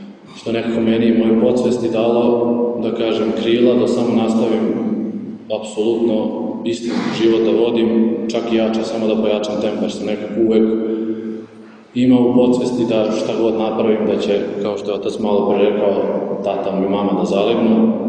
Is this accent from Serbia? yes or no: yes; Kula, Vojvodina, Serbia; dolazim iz Kule, 22 godine